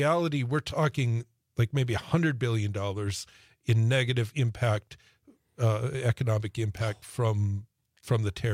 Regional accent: United States; I mean, we're American citizens and we don't know what's happening from day to day, right?

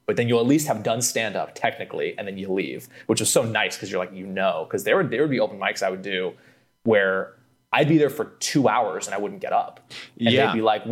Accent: California, United States; Because I grew up in California. So it's like, I'm not used to that.

